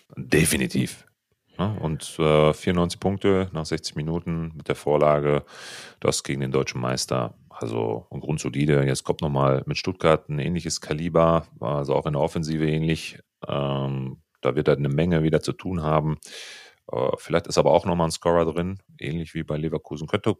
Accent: Italy; ich bin ja Italiener

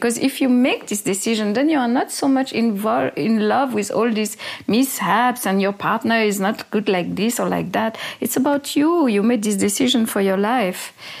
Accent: Switzerland; English is a second language; because as a Swiss, growing up in Switzerland, one is always working on something

